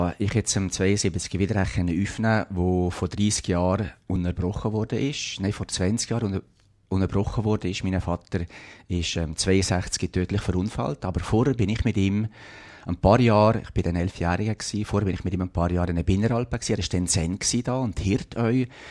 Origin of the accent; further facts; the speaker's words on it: Valais, Switzerland; so als Walliser, wenn man sich wirklich als Walliser fühlt, in der Ausserschweiz, wie man so sagt, hat man natürlich den Bezug zum Wallis sehr intensiv